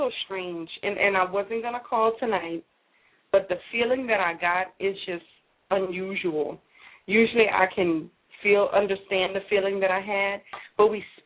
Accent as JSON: {"language": "English", "region": "Louisiana", "country": "United States", "said": "I'm from Louisiana."}